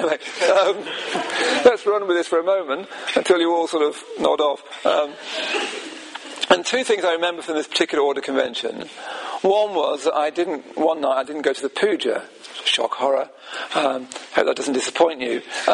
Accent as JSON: {"language": "English", "region": "Midlands", "country": "United Kingdom", "said": "I come from the Midlands."}